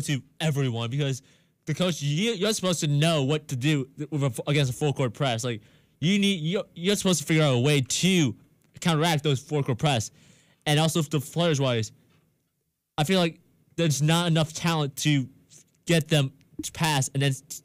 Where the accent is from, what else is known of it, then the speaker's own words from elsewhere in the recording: St. Louis, Missouri, United States; STL, baby, my hometown.